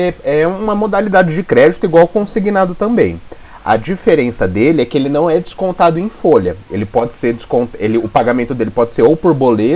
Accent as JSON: {"language": "Portuguese", "town": "Bauru", "region": "São Paulo", "country": "Brazil"}